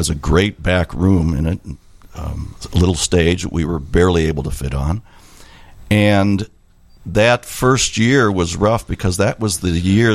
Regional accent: Chicago, Illinois, United States; And so I grew up in the Chicago area. I went to Homewood Flossmoor High School, and which had a great music program

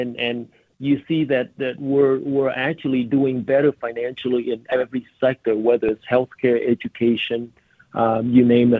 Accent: Vietnam; You know, like I was growing up in Vietnam, I can tell you, I've seen things that are absolutely horrible that no child should ever see.

